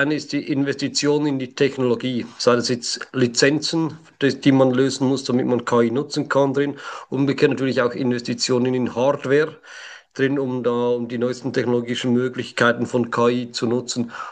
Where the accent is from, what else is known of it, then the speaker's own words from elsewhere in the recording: Switzerland; accent: Swiss; Sie hören es an meinem Akzent, ich bin Schweizer